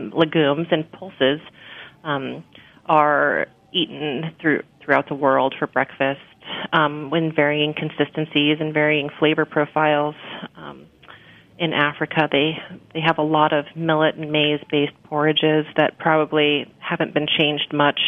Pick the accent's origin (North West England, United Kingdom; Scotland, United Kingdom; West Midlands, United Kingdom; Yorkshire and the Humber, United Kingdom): Scotland, United Kingdom; oatmeal, of course, and being Scottish, it's almost a Scottish national dish.